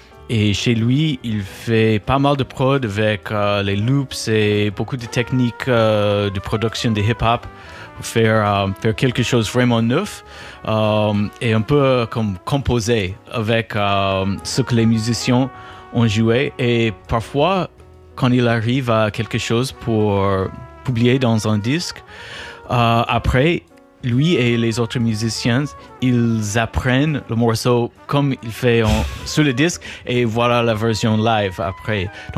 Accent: Chicago, Illinois, United States; French is a second language; Et pour moi, en grandissant à Chicago avec beaucoup de musiciens qui jouaient à la fois du jazz et du rock et du hip-hop, pour moi, c'est un peu naturel.

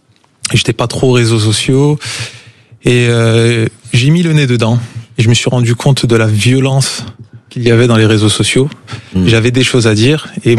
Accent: France; Quel merveilleux pays, je suis de ce pays, je fais partie de ce pays et je suis français.

